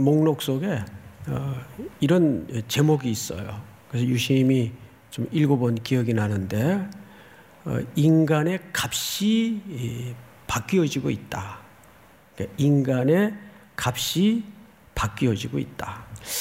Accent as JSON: {"language": "Korean", "region": "Daegu", "country": "South Korea", "tie": "born or raised there", "said": "저도 이제 어린 시절을 대구에서 지냈기 때문에 가끔 형들 따라서 냇가 이렇게 따라가면 이 종단지에 거머리가 붙어요."}